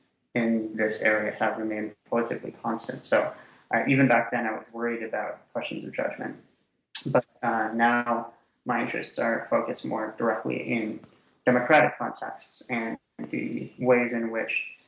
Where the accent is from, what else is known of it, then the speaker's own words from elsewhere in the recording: Canada; I'm Canadian originally, so I did my undergraduate degree and my master's degree in Canada at Carleton University in Ottawa, Ontario.